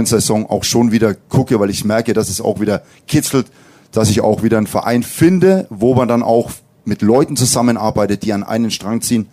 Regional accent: Bavaria, Germany; ich komme ja aus Bayern, da trinken wir auch sehr viel Bier

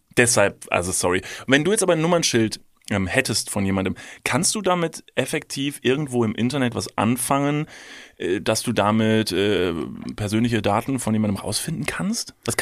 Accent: Kevelaer, North Rhine-Westphalia, Germany; Also ich komme ursprünglich aus Kevlar und die Nachbarorte haben oft Namen mit der Endung Donk.

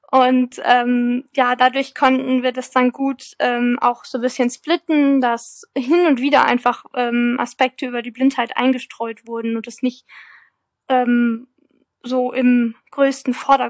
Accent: Freising, Bavaria, Germany; das Buch spielt ja in meiner Heimatstadt Freising.

